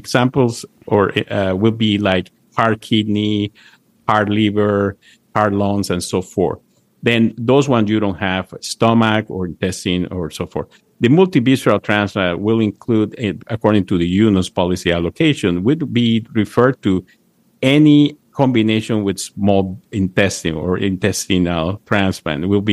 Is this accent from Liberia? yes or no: no; Panama; moved away as an adult; now in United States; I came to the States. I'm originally from Panama. I came to the States to look for specialized in GI and nutrition.